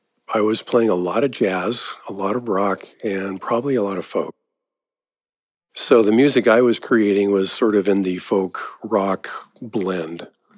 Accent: Arizona, United States; also born or lived in Portland; I was born in Portland, but my family moved to Arizona right after I was born.

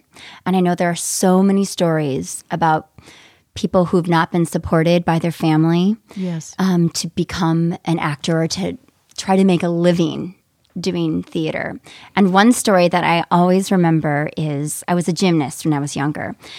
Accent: Fargo, North Dakota, United States; So Fargo is where I grew up, in South Fargo.

